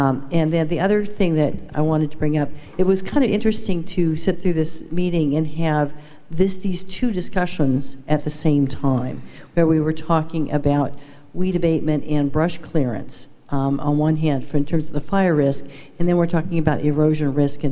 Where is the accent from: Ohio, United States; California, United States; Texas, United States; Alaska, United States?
California, United States; Atascadero; from Atascadero